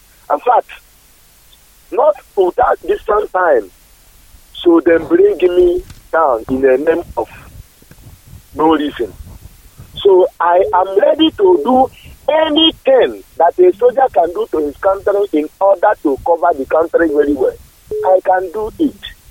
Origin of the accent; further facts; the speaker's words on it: Onicha, Ebonyi, Nigeria; So I'm from Onitsha local government in Ebonyi State. So the same place with Dave Omahi.